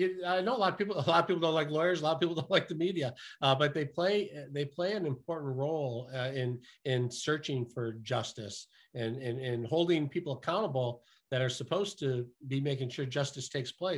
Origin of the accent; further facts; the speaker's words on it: Detroit, Michigan, United States; born there; I was born in Detroit, and I only wanted to work in Detroit because that's where I wanted to live